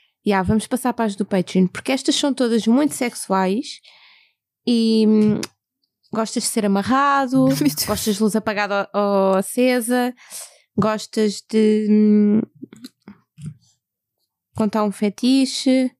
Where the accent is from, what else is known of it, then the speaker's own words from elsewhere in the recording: Cascais, Lisbon, Portugal; eu vim de Cascais, é uma loucura também.